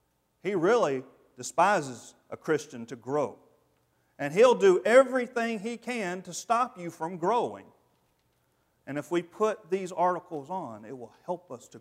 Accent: the South, United States; And I'm from the South, so it's wrestle.

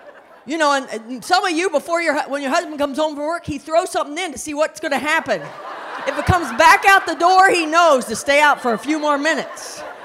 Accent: West Virginia, United States; And we're from West Virginia.

